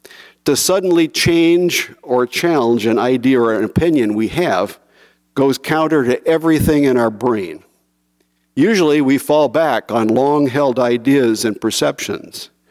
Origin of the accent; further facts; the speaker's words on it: Iowa, United States; I was from Iowa, where people believed that if you work hard, take advantage of your opportunities, and follow the rules, you can be successful.